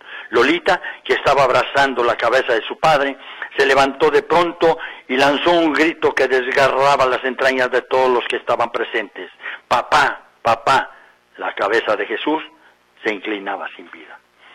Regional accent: Guadalajara, Jalisco, Mexico; me da mucho gusto, ¿verdad?, como tapatío y como mexicano

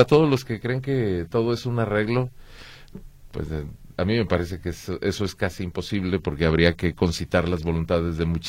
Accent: Guadalajara, Jalisco, Mexico; como habitante de la ciudad, que las Chivas hayan perdido así. Me lo lamento como tapatío

